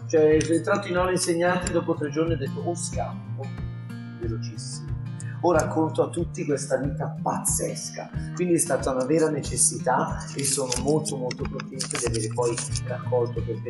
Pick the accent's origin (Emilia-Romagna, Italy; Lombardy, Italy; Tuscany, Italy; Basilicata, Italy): Lombardy, Italy; Lodi; io sono di Lodi, prima di questi grandi tour ero a Lodi, ora sono a Lodi, sarò a Lodi